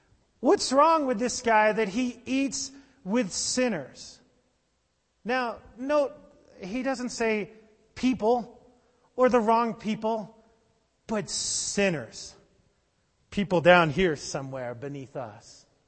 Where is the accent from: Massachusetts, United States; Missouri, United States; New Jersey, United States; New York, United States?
New Jersey, United States; now in Colorado Springs, United States; Now, I grew up in New Jersey and live in Colorado Springs.